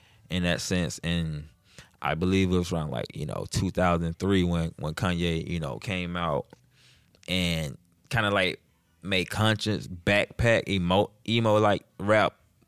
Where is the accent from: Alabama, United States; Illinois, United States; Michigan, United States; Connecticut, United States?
Alabama, United States; now in New Jersey, United States; Nah, man, I was born and raised in Alabama. Like, you know, just the latter part of my life, you know, like my whole childhood was spent in Alabama.